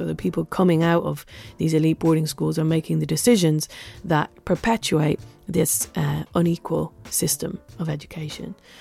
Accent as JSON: {"language": "English", "country": "Ireland", "said": "Being Irish, it brings me back to the World Cup days."}